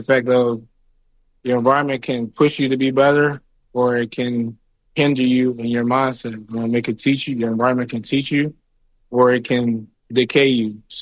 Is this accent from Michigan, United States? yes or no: no; Baltimore, Maryland, United States; Honestly, I'm from Baltimore